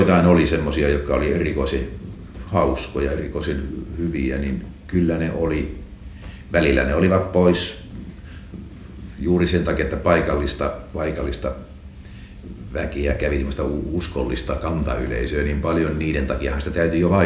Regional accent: Häme, Finland; kun mä olin Hämeestä kotoisin

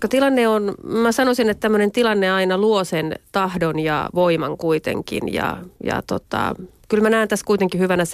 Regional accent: Eastern Finland, Finland; mä tietysti olen itse Itä-Suomesta ja tiedän, miten paljon meillä on yritystoimintaa, matkailua, investointia rakennettu Venäjän kaupan

